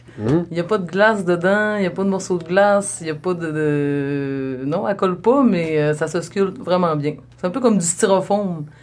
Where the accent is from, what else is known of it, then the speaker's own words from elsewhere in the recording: Saguenay, Quebec, Canada; parce qu'on vient de Saguenay.